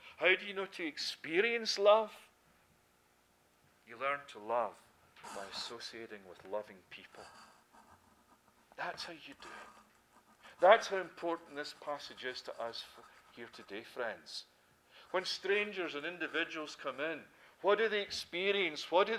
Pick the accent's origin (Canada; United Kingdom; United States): United Kingdom; Scotland; accent: Scottish; if you dropped me in the streets of Paris, far less my Scottish accent, I just couldn't speak French.